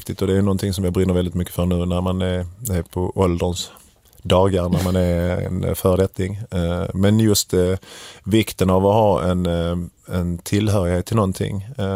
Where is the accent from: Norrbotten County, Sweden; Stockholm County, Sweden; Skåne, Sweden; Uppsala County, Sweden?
Skåne, Sweden; Kävlinge; Höga Lid som det heter där jag växte upp i Kävlinge, nära Korsbackaområdet där jag växte upp